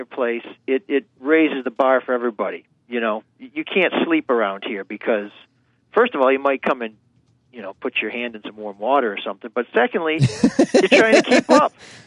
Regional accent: Ireland; Being Irish, they keep me near the servants, so.

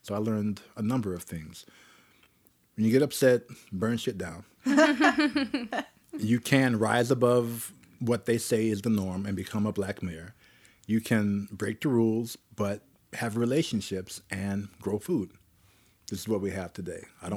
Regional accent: Cleveland, Ohio, United States; Cleveland, Ohio is where I was born and raised. As a result of being born and raised in Cleveland, Ohio, I saw a lot of nonsense take place.

